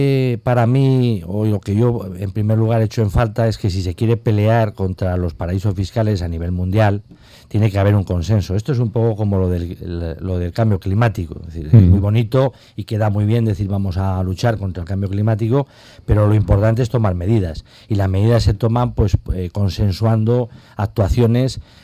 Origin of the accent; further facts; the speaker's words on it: La Rioja, Spain; yo, que soy español, que me he criado aquí en La Rioja